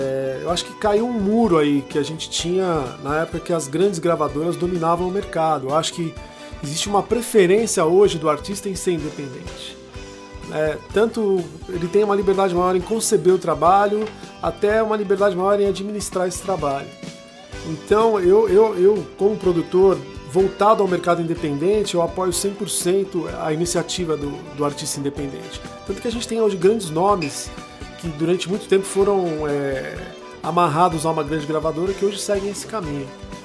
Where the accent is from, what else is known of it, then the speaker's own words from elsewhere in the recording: São Paulo, Brazil; Eu também sou daqui de São Paulo.